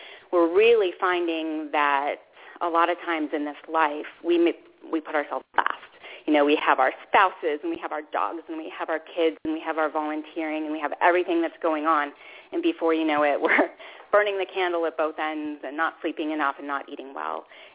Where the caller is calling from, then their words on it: Fort Leavenworth, Kansas, United States; Well, I'm calling from Fort Leavenworth, Kansas, and my daughter is 9 years old, and we've been here for less than a year